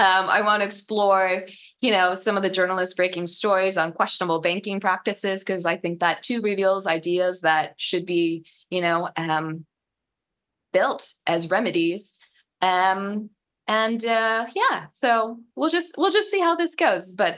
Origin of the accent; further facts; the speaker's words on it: Midwest, United States; I grew up in the Midwest living with a family that always encouraged, and my dad too, encouraged like creative pursuits and connections with people.